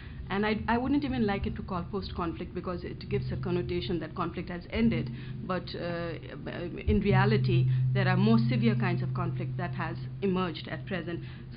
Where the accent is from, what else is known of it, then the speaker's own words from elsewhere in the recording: Nepal; and I'm from Nepal